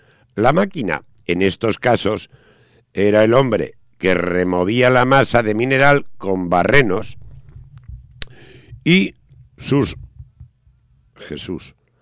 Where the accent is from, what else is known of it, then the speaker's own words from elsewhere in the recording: Bilbao, Basque Country, Spain; sabes que soy natural del Monte Covetas